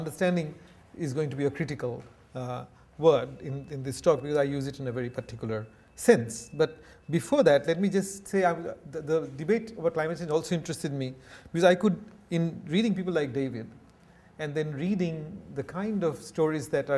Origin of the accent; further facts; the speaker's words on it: India; just to speak as an Indian and as an Indianist